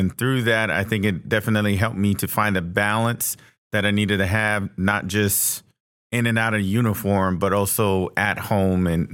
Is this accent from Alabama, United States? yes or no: no; Hawaii, United States; Okay, I was born and raised in Hawaii, graduated from Waianae High School, joined the Navy